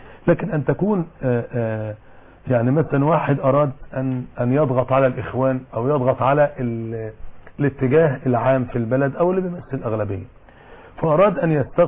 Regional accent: Egypt; الكنيسة عندنا في مصر مختلفة عن الكنيسة الغربية

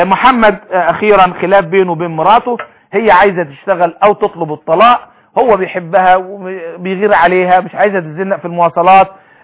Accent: Egypt

